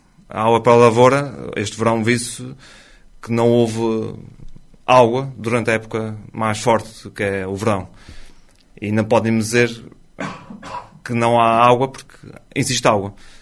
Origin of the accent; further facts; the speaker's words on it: Norte Pequeno, Azores, Portugal; É a terra que me vi nascer, que me criou, onde formei a família e onde vivo atualmente. Isso faz-me levar-me a querer fazer tudo o que tiver ao meu alcance para que o Norte Pequeno seja uma freguesia bem falada, onde eu gosto de viver e trabalhar